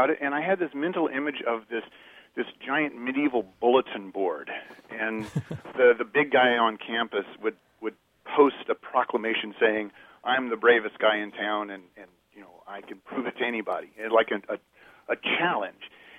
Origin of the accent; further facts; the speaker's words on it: Plano, Texas, United States; from Plano.